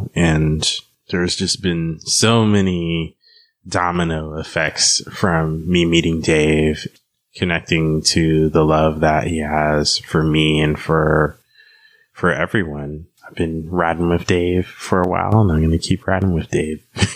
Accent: Nashville, Tennessee, United States; I am from Nashville.

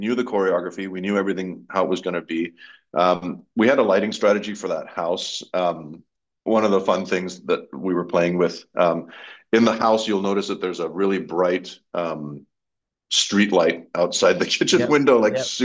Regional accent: Malaysia; And then of course she's Malaysian, I'm Malaysian, so that was one of the best parts of it for me

